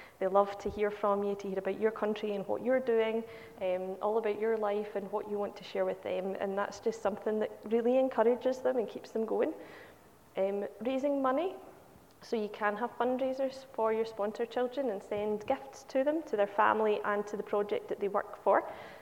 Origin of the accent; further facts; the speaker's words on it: Greenock, Scotland, United Kingdom; now in Cumbernauld, United Kingdom; I do live in Cumbernauld. I'm originally from Greenock, however.